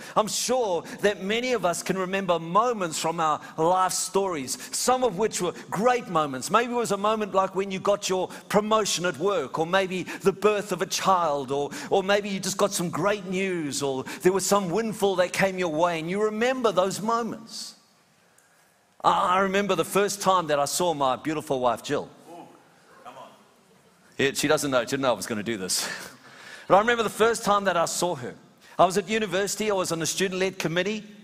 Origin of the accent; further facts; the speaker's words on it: Australia; I'm an Aussie.